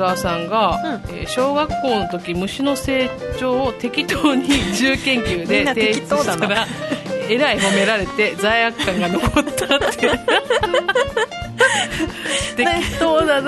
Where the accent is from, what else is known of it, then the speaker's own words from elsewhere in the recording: Hokkaido, Japan; これ私北海道なんですけど、北海道冬休みもまあ長いわけですよ。